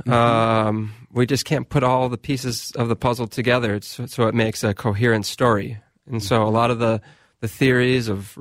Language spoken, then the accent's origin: English; Waconia, Minnesota, United States; I'm from Waconia, Minnesota.